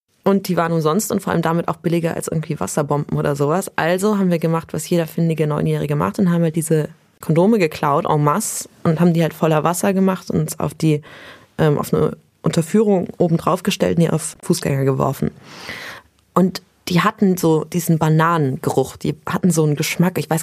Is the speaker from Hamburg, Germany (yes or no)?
no; Berlin, Germany; born there; Ich bin gebürtige Berlinerin